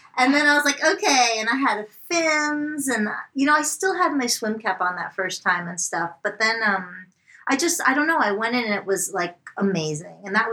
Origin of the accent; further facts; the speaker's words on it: Miami Beach, Florida, United States; moved away as an adult; you know, I come from Miami Beach, Florida.